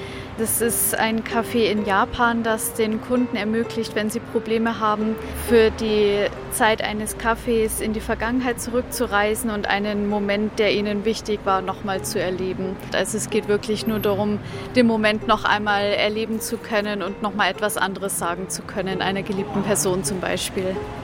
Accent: Rosenheim, Bavaria, Germany; ich bin aus Rosenheim

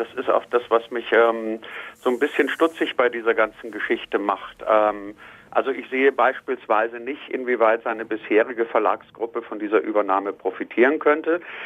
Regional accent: Bavaria, Germany; Ich komme aus Niederbayern und ich kenne das Straubinger Tagblatt.

